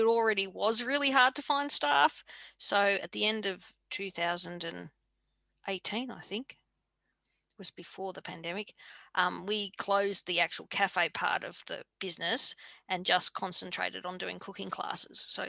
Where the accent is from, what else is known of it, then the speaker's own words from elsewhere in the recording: Victoria, Australia; So I grew up in South Gippsland on a dairy farm, daughter of a dairy farmer and a deep sea fisherman.